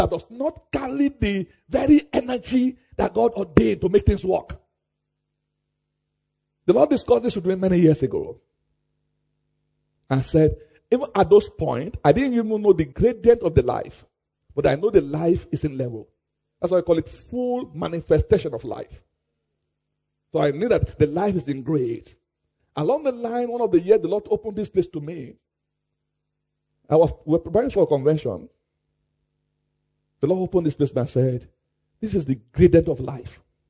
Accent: Nigeria; when I go to all over the world, I'm a Nigerian.

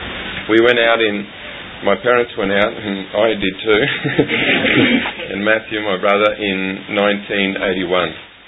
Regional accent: Australia; also born or lived in Colombia; When I go across to Colombia, I am looked upon as a foreigner, as an Australian. When I come back to Australia, which is supposedly my home country, I find that I don't fit in and that I'm no longer 100% Australian.

